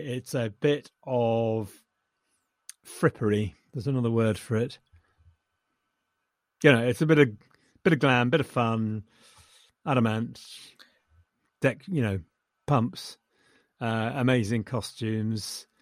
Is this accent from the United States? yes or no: no; England, United Kingdom; I'm too English to enjoy that.